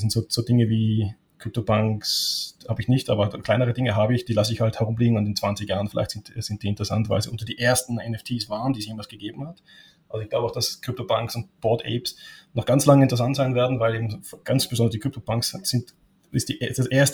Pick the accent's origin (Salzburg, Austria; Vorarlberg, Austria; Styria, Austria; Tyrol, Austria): Tyrol, Austria; Ich bin Tiroler, ergo kannst du mit mir nicht viel mit Fußball anfangen